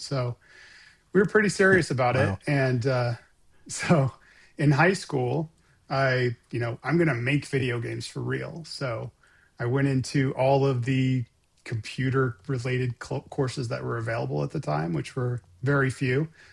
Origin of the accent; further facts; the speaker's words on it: Santa Cruz, California, United States; a local company that was actually originated where I grew up in Santa Cruz, California, or Scotts Valley, which is right around the corner.